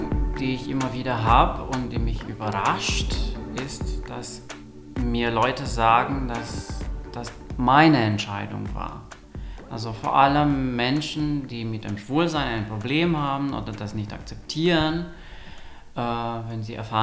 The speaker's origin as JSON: {"language": "German", "country": "Romania", "tie": "born or raised there", "second_language": "German", "moved": "yes", "said": "Ich bin in Rumänien aufgewachsen, in kommunistischen Rumänien, wo wir keinen Zugang zu Informationen über gleichgeschlechtliche Liebe hatten."}